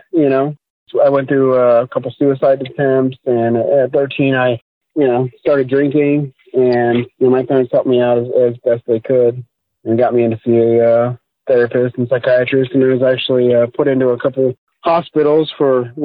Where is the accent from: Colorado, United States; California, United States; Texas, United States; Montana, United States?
California, United States; San Diego; born there; also born or lived in moved frequently (military family); I was born in San Diego, and we didn't stop until my senior year in high school.